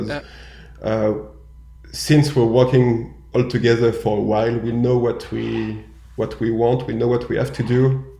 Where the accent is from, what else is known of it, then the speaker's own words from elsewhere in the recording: France; first language French; English is a second language; But there were still some odd moments when you joke between French people, you just go naturally French, and sometimes we're just feeling weird.